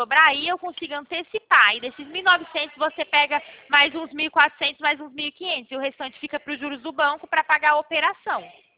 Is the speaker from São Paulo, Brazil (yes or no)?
yes; São Paulo, Brazil; Isso mesmo, sou do interior de São Paulo.